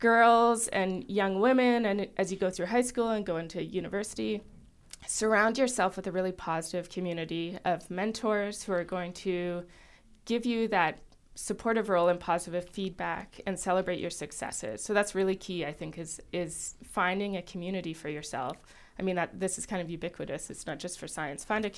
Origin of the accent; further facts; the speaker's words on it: Thunder Bay, Ontario, Canada; now in Newfoundland, Canada; I grew up in Thunder Bay in northwestern Ontario